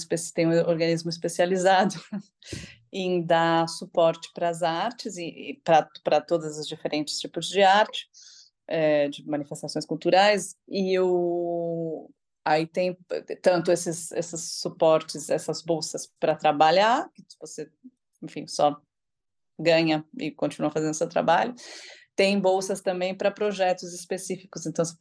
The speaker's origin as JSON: {"language": "Portuguese", "region": "São Paulo", "country": "Brazil", "tie": "born or raised there", "also_born_or_lived": "Buenos Aires, Argentina", "lives_now": "Malmö, Sweden", "said": "eu sou artista e nasci em Buenos Aires, mas cresci em São Paulo, me formei em São Paulo, mas hoje moro na Suécia e trabalho na Dinamarca."}